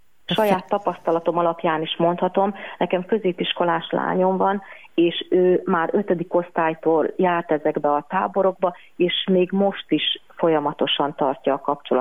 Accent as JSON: {"language": "Hungarian", "region": "Great Hungarian Plain", "country": "Hungary", "said": "mert mi alföldi gyerekek vagyunk"}